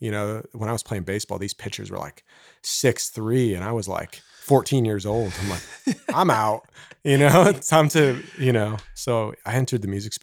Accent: Canada; I'm Canadian. Yeah.

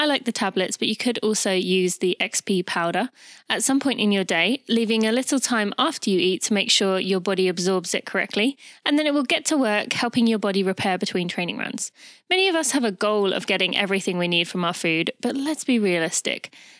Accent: United Kingdom; being British, that's a little bit offensive to me.

